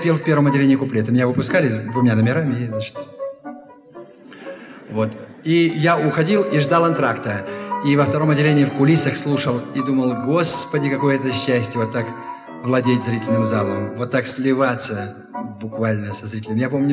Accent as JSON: {"language": "Russian", "region": "Saint Petersburg", "country": "Russia", "said": "«Вместе» называлась от того, что там были мы, ленинградцы, и москвичи."}